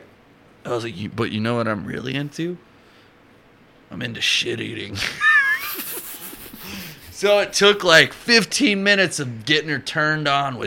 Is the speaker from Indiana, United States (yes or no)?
no; Columbia, South Carolina, United States; And the guy that owned the pizza place was from Columbia, South Carolina, my hometown.